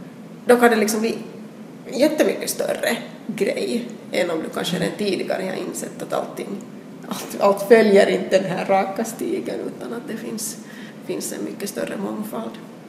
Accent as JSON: {"language": "Swedish", "town": "Helsinki", "region": "Uusimaa", "country": "Finland", "tie": "born or raised there", "said": "att gå i en skola inne i Helsingfors som är finlandssvensk, där finns en viss norm."}